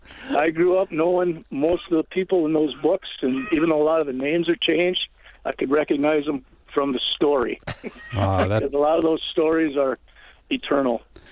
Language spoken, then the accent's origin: English; New Auburn, United States; I grew up in New Auburn, graduated from New Auburn High School